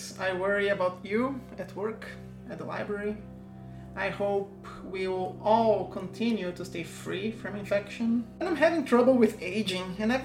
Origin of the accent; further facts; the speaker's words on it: Brazil; from Brazil.